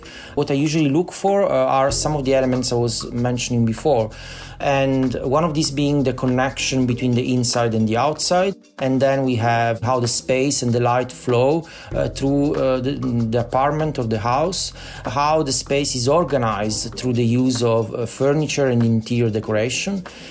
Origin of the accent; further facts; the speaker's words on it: Italy; now in Amsterdam, Netherlands; when I moved to Northern Europe, because I'm from Italy originally, when I moved to Amsterdam